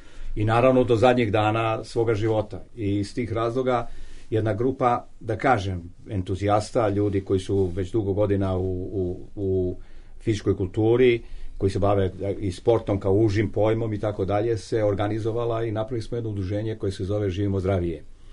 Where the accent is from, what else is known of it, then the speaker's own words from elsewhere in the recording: Serbia; Naravno, mi se obavimo kod nas u Srbiji upravo konstatacijama.